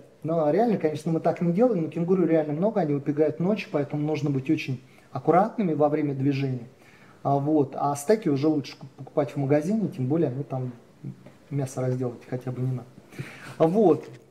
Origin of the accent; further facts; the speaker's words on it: Saint Petersburg, Russia; Ну, из Питера даже подешевле, что приятно, поскольку я сам из Питера родом.